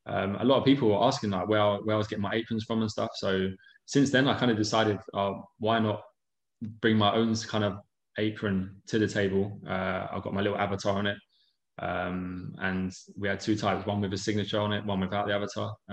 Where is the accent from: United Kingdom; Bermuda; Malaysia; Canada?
United Kingdom; England; working for Pierre Kaufman, as an English guy, for me, there was no other better option than to go and see what it was all about, you know.